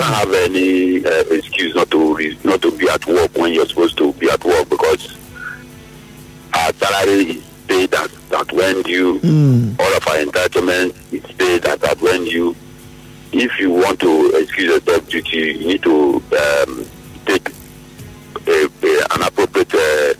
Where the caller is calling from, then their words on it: Bonny, Rivers, Nigeria; I'm calling you from Bonny.